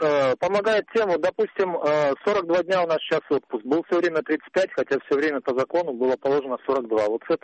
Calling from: Tolyatti, Samara Oblast, Russia; из Тольятти.

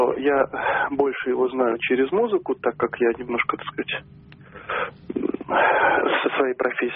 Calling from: Saint Petersburg, Russia; Я тоже из Петербурга.

